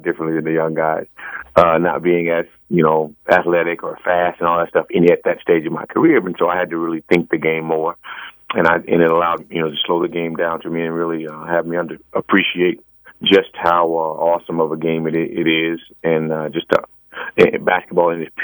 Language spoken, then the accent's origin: English; Louisiana, United States; I mean, I'm from Louisiana, and so we had some country sayings too.